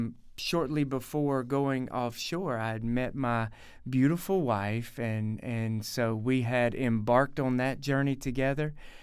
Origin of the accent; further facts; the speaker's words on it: Alabama, United States; So for me, I grew up in South Alabama, and I like to liken it to a kid who grew up out of a suitcase.